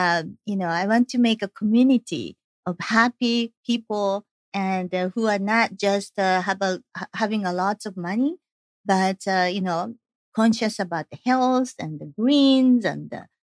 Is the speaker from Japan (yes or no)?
yes; Japan; now in United States; I came from Japan. So, you know, I didn't know anybody here. And I came to go to a Georgia Tech for the graduate school.